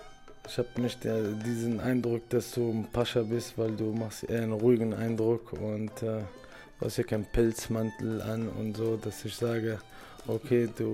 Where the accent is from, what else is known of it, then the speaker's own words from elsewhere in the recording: Germany; Ich bin Araber. Und ich bin natürlich in Deutschland geboren und habe mich ja auch hier integriert. Das ist ja auch mein, also quasi meine, wie meine Heimat. Also ich gehe öfters zu meiner Heimat in Marokko besuchen und so, aber ich sehe auch Deutschland wie mein Land